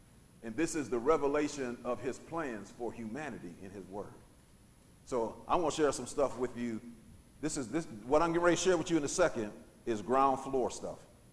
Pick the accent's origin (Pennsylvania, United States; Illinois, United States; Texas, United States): Pennsylvania, United States; Braddock; I remember growing up in Braddock on 6th Street.